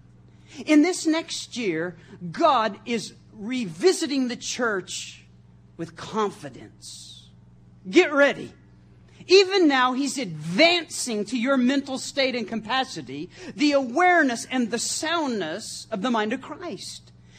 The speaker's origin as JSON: {"language": "English", "region": "New Mexico", "country": "United States", "moved": "yes", "said": "I came from New Mexico. Some of you are like, so?"}